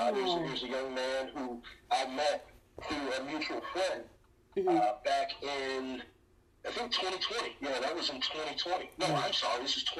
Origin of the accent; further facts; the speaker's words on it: Detroit, Michigan, United States; I'm from Detroit.